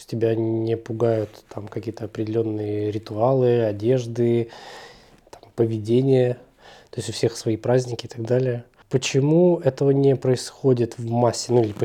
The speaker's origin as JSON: {"language": "Russian", "region": "Saint Petersburg", "country": "Russia", "said": "Я тогда питерский."}